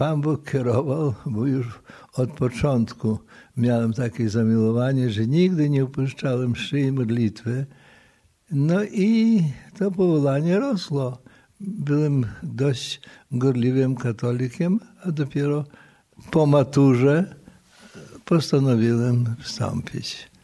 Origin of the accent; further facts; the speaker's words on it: Zherava, Lviv Oblast, Ukraine; tam wychowany jestem w diecezji lwowskiej. Parafia Chodorów, a wioska Żerawa, taka zwyczajna ukraińska wioska. Było nas tam, Polaków, bardzo mało, ale mieliśmy swój kościółek i gospodarstwo. I tam właśnie urodziłem się i tam wychowany jestem.